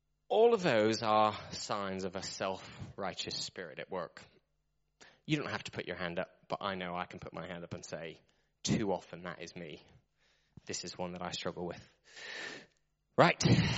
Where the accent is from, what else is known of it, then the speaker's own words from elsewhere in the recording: South West England, United Kingdom; I'm from Cornwall.